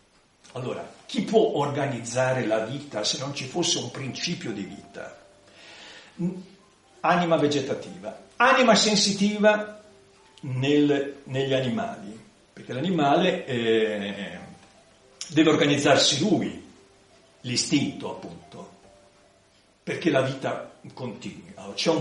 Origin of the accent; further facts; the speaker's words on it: Liguria, Italy; Io faccio questa battuta anche agli studenti, essendo ligure, dico...